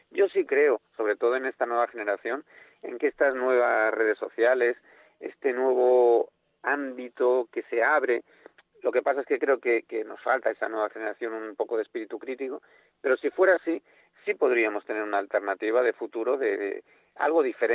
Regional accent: Spain; Somos muy pillos, somos españoles.

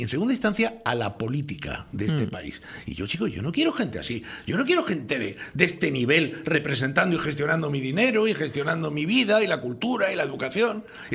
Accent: Canary Islands, Spain; Como canario y como ciudadano de aquí, como padre y como ser humano, me molesta.

